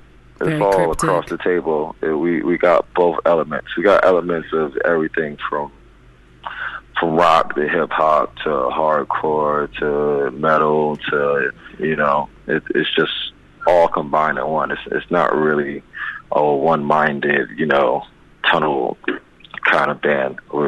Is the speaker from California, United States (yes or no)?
no; Newark, New Jersey, United States; I'm from Newark, New Jersey. I don't know if you know anything about Newark, New Jersey